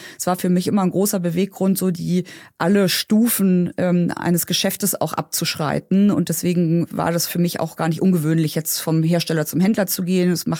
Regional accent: Berlin, Germany; born there; moved away as an adult; Ich bin in Berlin geboren als Einzelkind

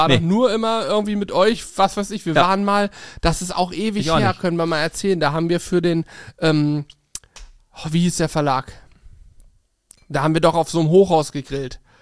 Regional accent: Rottweil, Baden-Württemberg, Germany; da unten sind wir aus Rottweil, wo übrigens der Rottweiler ja auch herkommt

